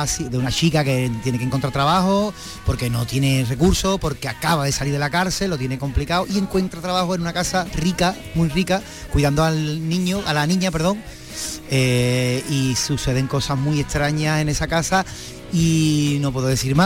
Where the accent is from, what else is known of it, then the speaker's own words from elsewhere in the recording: Cádiz, Andalusia, Spain; Yo soy más de Cádiz que los cañones de las esquinas.